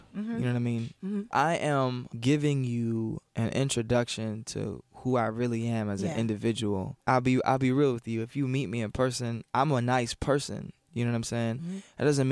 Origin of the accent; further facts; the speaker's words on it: Los Angeles, California, United States; because I'm from Los Angeles